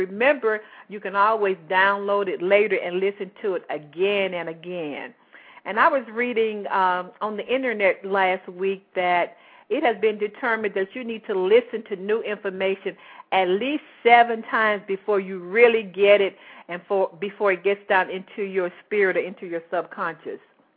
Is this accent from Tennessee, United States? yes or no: yes; Chattanooga, Tennessee, United States; I just returned from Chattanooga, Tennessee, which is my hometown. And for those of you who are not familiar with this area, it's about 2 hours away from Atlanta